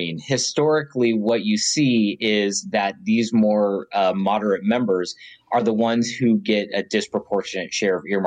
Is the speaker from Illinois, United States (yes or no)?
no; Georgia, United States; A big example of an earmark from my home state is the port of Savannah recently had to be dredged